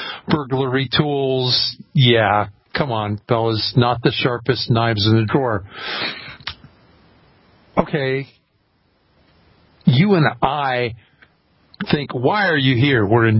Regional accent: Louisiana, United States; This one in my home state of Louisiana.

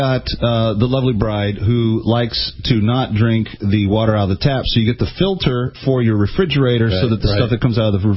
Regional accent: Fort Worth, Texas, United States; I want to say thank you to Mark, who was listening on Sirius XM from Fort Worth, Texas, my hometown.

